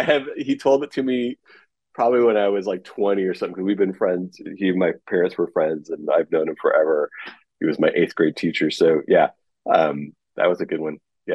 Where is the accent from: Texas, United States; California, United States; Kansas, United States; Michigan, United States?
California, United States; San Francisco; I grew up in San Francisco and my teacher, he would bring chickens into our school in the Mission District